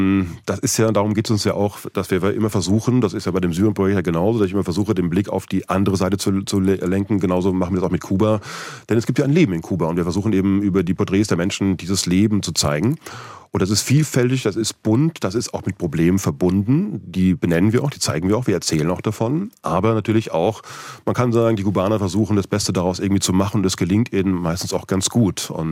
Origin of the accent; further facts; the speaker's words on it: Schmallenberg, North Rhine-Westphalia, Germany; born there; In Schmallenberg, in Sauerland.